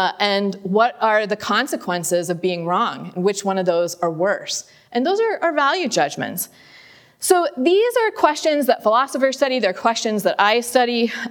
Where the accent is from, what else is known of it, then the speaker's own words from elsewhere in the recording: Iowa, United States; Presumably, Senator Grassley, who is from my home state of Iowa